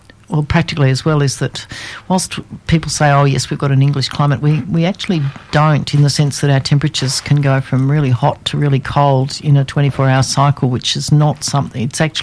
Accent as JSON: {"language": "English", "country": "Australia", "said": "she said, \"Now, don't let anybody put you down for being an Aussie or a colonial.\" She said, \"They'll try,\" but she said, \"We're tough.\""}